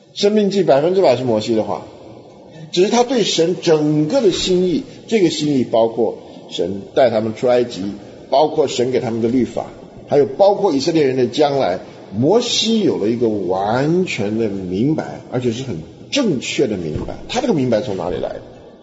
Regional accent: China; 那常常就是因为像我们中国人写毛笔字一样，你一定要临帖

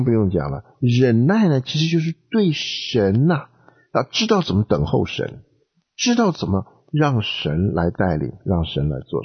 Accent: China; 我们中国人讲有一件事情倒是蛮对

